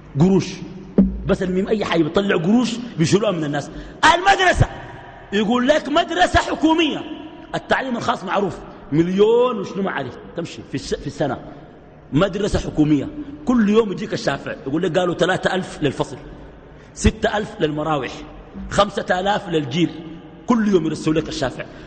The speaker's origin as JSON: {"language": "Arabic", "country": "Sudan", "said": "لكن تخيل الإمام عندنا في السودان مرتبه كم؟"}